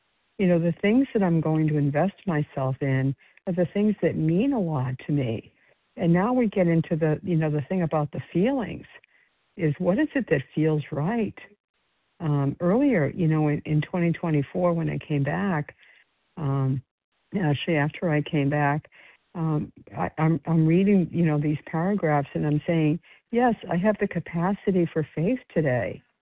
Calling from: Florida, United States; calling from Florida this morning.

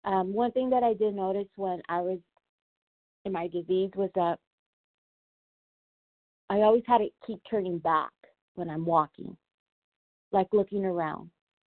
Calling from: Los Angeles, California, United States; Los Angeles, California.

